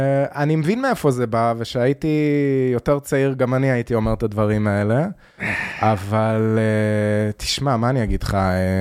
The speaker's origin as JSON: {"language": "Hebrew", "town": "Tel Aviv", "region": "Tel Aviv District", "country": "Israel", "tie": "born or raised there", "said": "אני גדלתי פה בתל אביב"}